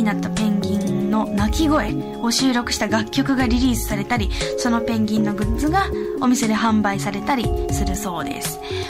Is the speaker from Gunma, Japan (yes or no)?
no; Kobe, Hyogo, Japan; 私の地元の神戸にあります